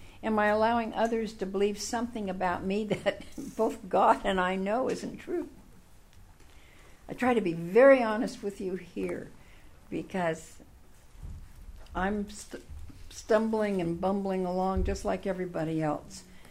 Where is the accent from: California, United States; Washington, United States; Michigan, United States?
California, United States; Oakland; No, I grew up in Oakland. I went to Oakland High School. So we have changed tremendously.